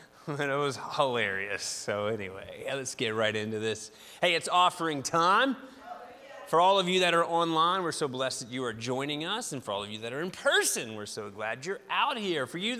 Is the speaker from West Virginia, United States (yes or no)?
yes; West Virginia, United States; Weather doesn't bother me. I'm from West By God, Virginia. We're used to a little bit of cold, a little bit of weather.